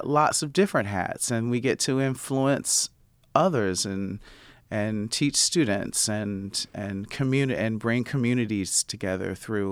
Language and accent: English; Rome, Georgia, United States; I grew up in Rome, Georgia, and it was a wonderful but rather conservative town. And my family's still there